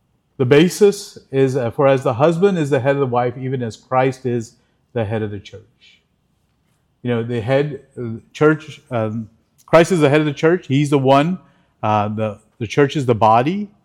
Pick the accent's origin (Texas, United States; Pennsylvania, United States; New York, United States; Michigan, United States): Texas, United States; Dallas; I grew up in Dallas, the 80s